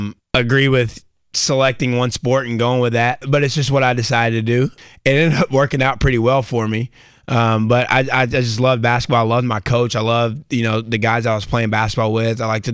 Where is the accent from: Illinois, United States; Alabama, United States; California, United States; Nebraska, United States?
Alabama, United States; Growing up in Alabama and being a football player is a pretty big deal.